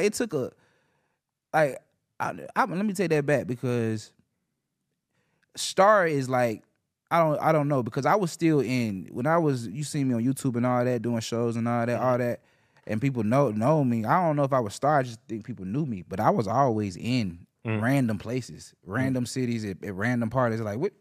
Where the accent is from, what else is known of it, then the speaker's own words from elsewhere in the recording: Georgia, United States; born there; so I'm actually not from Atlanta, according to Amaretta. That is not Atlanta. I was born in Clayton County.